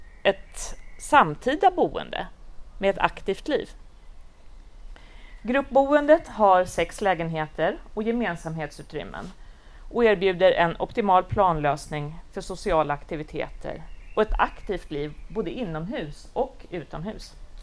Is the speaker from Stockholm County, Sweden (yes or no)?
yes; Hanviken, Stockholm County, Sweden; Jag är själv uppvuxen här i Hanviken, ett par kvarter bort bara. Här har jag bott, levt och upptäckt vad livet har att erbjuda.